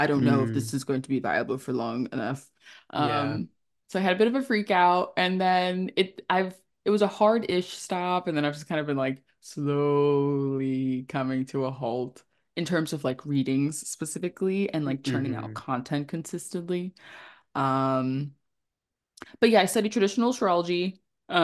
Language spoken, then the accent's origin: English; Philadelphia, Pennsylvania, United States; Oh, and I'm from Philly, and that's a huge part of my identity, and everyone needs to know that Philly is the greatest city on earth.